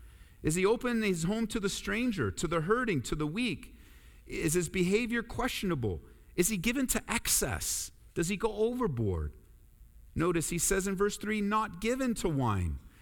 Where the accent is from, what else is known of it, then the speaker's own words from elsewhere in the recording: Colorado, United States; Oh, you guys know where I'm from, right? I'm from Colorado. What are you laughing at? Yeah, I'm from Colorado